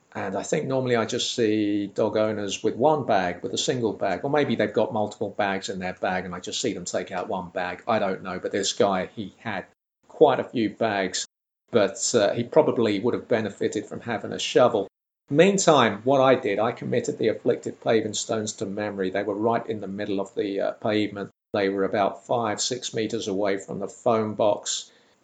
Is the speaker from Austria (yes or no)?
no; Lambeth, London, United Kingdom; when I was growing up in Lambeth, it was certainly not uncommon. I mean, I lived round the corner from Atherfold Road, SW9, the dirtiest street I have ever known